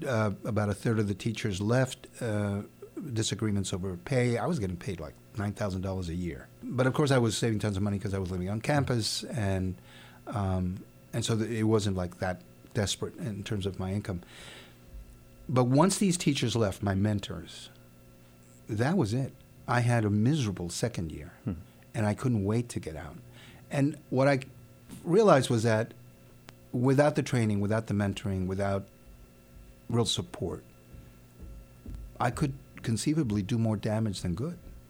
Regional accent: Nogales, Arizona, United States; came back to my hometown in Nogales in Tucson, Arizona area

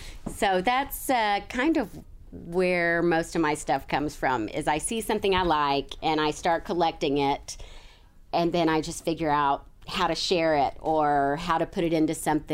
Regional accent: Memphis, Tennessee, United States; Growing up in Memphis, my mom used to take me to the Pink Palace Arts and Crafts Show every year.

